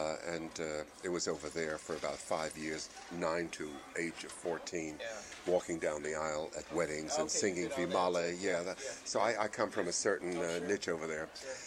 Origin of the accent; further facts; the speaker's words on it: New York, United States; I grew up in New York, and I had a strong affinity for things that were Jewish